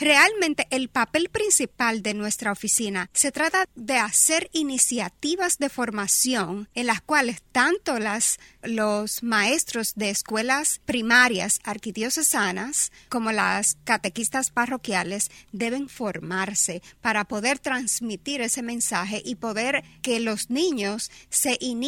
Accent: Dominican Republic; yo soy fruto de un catequista porque soy oriunda de la República Dominicana y en mi país la religión católica es universal

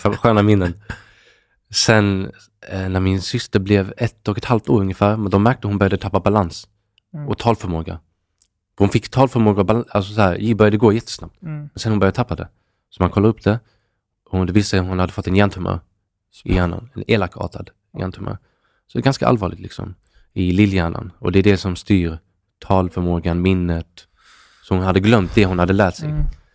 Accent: Kristianstad, Skåne, Sweden; accent: Scanian; jag är från Kristianstad. Det är en liten stad i Skåne. 30 000 pers i den stan. En timme från Malmö på östkusten.

